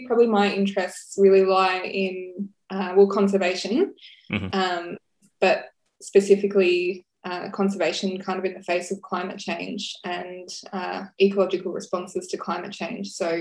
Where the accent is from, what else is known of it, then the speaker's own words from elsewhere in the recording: Victoria, Australia; moved away as an adult; now in Adelaide, Australia; I'm from rural Victoria and I moved over to Adelaide a couple of years ago to start my PhD.